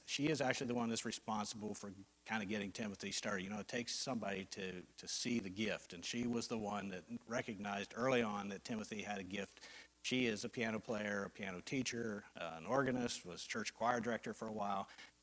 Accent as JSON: {"language": "English", "region": "Ohio", "country": "United States", "said": "Our family, we are from Ohio, from central Ohio. If you're familiar with Ohio, Columbus is our capital. It's right in the middle. We're about 45 miles northeast of Columbus"}